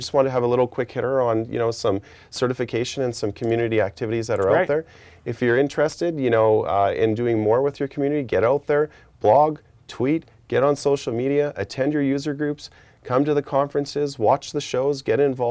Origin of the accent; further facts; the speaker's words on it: Western Canada, Canada; So I grew up in Western Canada. And so there wasn't a testing center that was actually in my hometown.